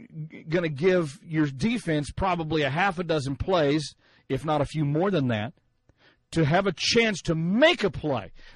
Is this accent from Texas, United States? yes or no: yes; Texas, United States; Many of you know that I grew up in Texas, played it not very well, but loved the sport